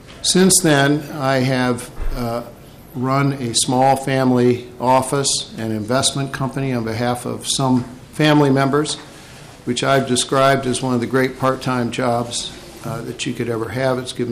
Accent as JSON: {"language": "English", "region": "Minnesota", "country": "United States", "tie": "born or raised there", "also_born_or_lived": "New York / Boston / Denver / Arizona", "said": "I was born here in Minnesota. Raised, went to high school here, went east for college and graduate school, lived in New York, Boston, Denver, and Arizona over my career, but returned here about 25 years ago"}